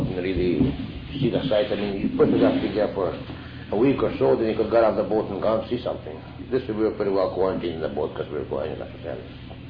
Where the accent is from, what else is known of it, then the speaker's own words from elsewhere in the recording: Mikado, Saskatchewan, Canada; I was born in Mikado, Saskatchewan, on January 4th, 1919. I lived there for all my life. Went to school, and then worked on a farm.